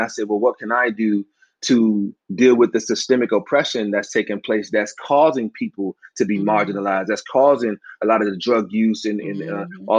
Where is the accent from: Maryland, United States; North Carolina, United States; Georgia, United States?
Maryland, United States; Forestville; You know, I grew up in Forestville, Maryland, just outside of D.C., and you know, I saw a lot of guys I grew up with, you know, making some poor lifestyle choices.